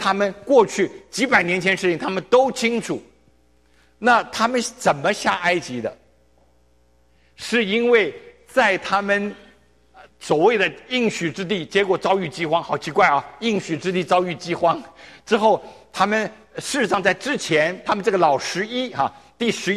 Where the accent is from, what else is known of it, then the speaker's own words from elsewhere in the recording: China; now in United States; 我们都从中国搬到美国来了